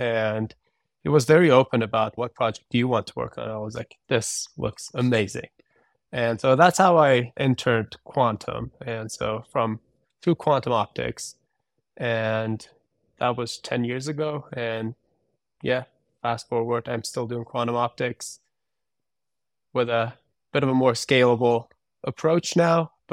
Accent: Iran; English is a second language; moved away as an adult; now in United States; So for my undergrad, I did that back in Iran. I'm Iranian. I grew up in Iran.

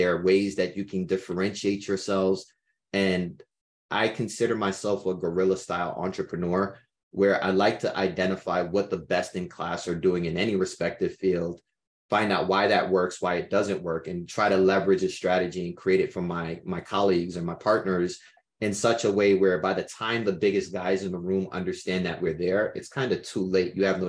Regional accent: Brooklyn, New York, United States; I grew up in Brooklyn. My parents are both Caribbean immigrants, so I'm first generation American.

